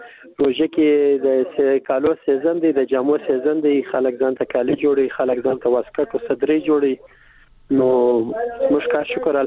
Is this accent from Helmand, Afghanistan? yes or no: no; Kandahar, Afghanistan; now in Kabul, Afghanistan; زه خپل د کندهار یم او وس پیلن په کابل کې